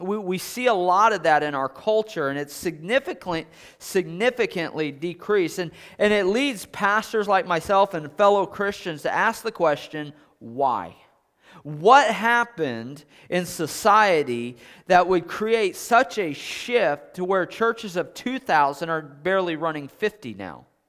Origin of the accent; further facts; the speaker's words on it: California, United States; I grew up in California, okay?